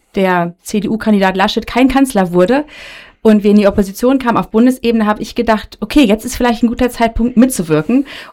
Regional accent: Hameln, Lower Saxony, Germany; Ich bin 39 Jahre alt. Ich bin in Hameln geboren und hier aufgewachsen auf einem Bauernhof.

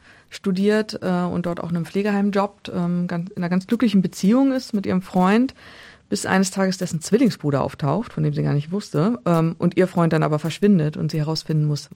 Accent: Hameln, Lower Saxony, Germany; und jetzt komme ich ja aus Hameln

